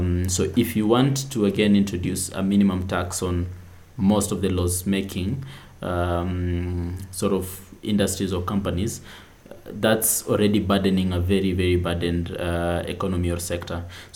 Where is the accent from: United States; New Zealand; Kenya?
Kenya; I'm optimistic still as a Kenyan